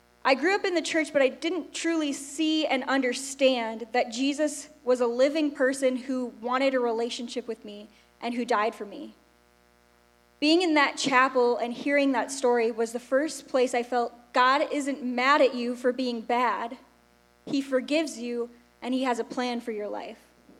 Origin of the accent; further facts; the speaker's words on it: Mendota, Illinois, United States; So I grew up in Mendota, Illinois, which is the one with the corn festival, if you're familiar.